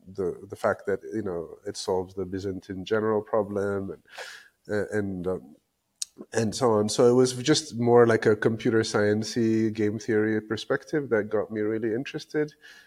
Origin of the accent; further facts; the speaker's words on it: Ethiopia; and I'm from Ethiopia